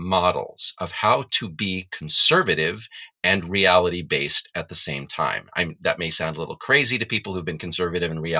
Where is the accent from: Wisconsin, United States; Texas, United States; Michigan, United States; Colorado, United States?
Texas, United States; I'm from Texas, right? I was a Democrat in Texas growing up, and the Texas Democratic Party died.